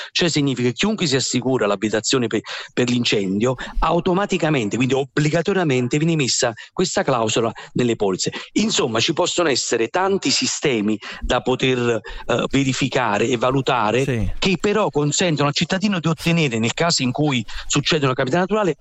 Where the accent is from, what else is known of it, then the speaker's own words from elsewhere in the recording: Naples, Campania, Italy; Io che sono napoletano, nessuno mi assicurerebbe